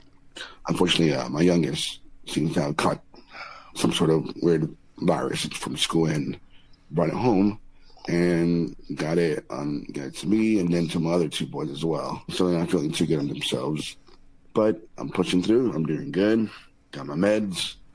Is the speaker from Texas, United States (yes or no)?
yes; Texas, United States; now in Utah, United States; I was pretty much born and raised in Texas. Currently, I'm living now in Utah.